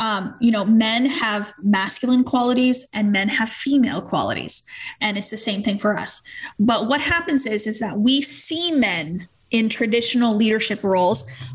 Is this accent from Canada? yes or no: yes; Canada; She went back to work when I was 2 weeks old, and we're Canadian, so she actually got a long maternity leave